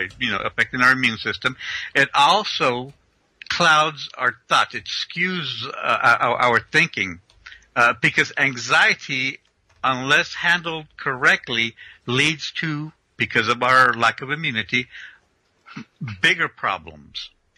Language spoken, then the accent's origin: English; United States; But as a Mexicano growing up in the United States, I've always seen those things happen.